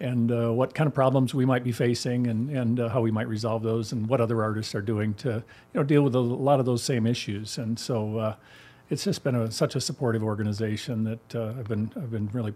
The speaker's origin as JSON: {"language": "English", "region": "South Dakota", "country": "United States", "said": "my wife and I chose to move back to the Black Hills, where she had been from, and I was from Eastern South Dakota back around, 1999."}